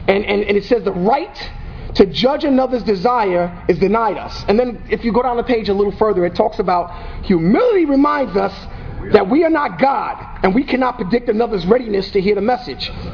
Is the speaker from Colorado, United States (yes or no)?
no; New York, United States; now in Suffolk County, United States; because I'm from Nassau, my whole recovery started in Nassau, but I live out in Suffolk County now on an island